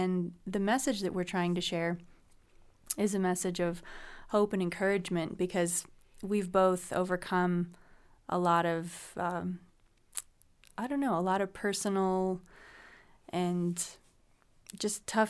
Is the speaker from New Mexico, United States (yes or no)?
yes; Las Cruces, New Mexico, United States; So I lived in Las Cruces, New Mexico for 20 years. That's my hometown. I was there third grade through middle school, high school, got my college degree there in music education, and I taught elementary music for 5 years there.